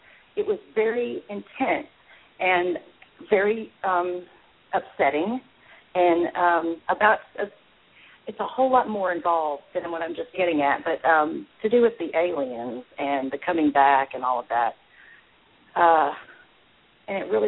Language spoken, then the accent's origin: English; Arkansas, United States; I went to Arkansas about a month ago. I felt a tremendous need to go back to my home state there.